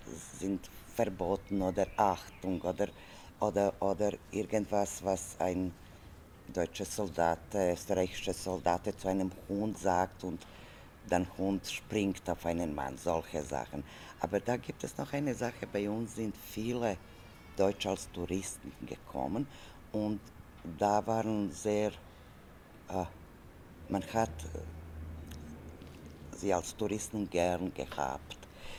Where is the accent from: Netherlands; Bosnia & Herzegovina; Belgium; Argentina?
Bosnia & Herzegovina; Sarajevo, Federation of Bosnia and Herzegovina; first language Serbo-Croatian; German is a second language; also born or lived in Zagreb; now in Vienna, Austria; Ich bin in Zagreb geboren, ein großes Teil meines Lebens in Sarajevo verbracht, dann als Kriegsflüchtling nach Wien gekommen. Ich habe einmal eine Sprache, die damals genannt wurde, Kratoserbisch, gesprochen